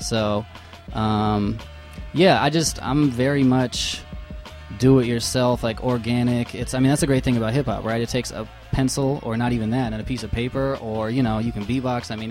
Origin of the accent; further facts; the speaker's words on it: Denver, Colorado, United States; I grew up in Denver, too. I should lay that on the table.